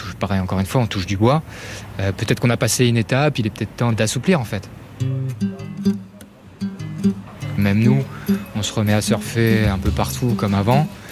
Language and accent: French; Réunion, France; j'ai grandi à La Réunion, ça fait plus de 20 ans que j'y habite.